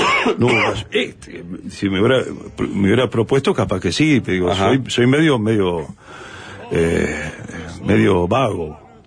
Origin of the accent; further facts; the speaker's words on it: Rincón del Cerro, Montevideo, Uruguay; born there; yo nací en el Rincón del Cerro, allá cerca, en la Chacra, ¿no? Ahí donde vive el Pepe. Uh-huh. Pero en el año 96 me mudé. Bueno, y tuve otros domicilios, pero me mudé a Sitio Grande y Millán.